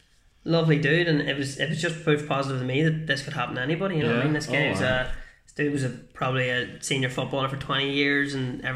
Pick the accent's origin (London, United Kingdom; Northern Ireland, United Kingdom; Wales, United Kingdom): Northern Ireland, United Kingdom; Armagh; now in Belfast, United Kingdom; I'm from Armagh, but when I moved back up to Belfast